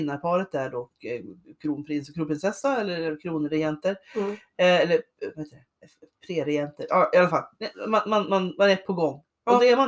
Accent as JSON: {"language": "Swedish", "country": "Sweden", "said": "Vilket är ganska bra för att som svensk vill man gärna fira midsommar."}